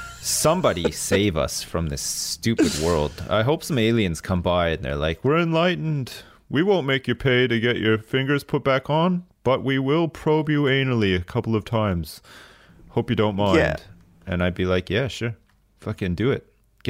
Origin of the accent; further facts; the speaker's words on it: Canada; not where I grew up in Canada.